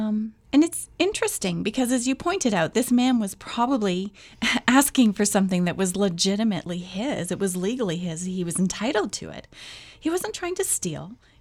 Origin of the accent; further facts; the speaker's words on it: Canada; It's just because I'm weird. Not because I'm Canadian.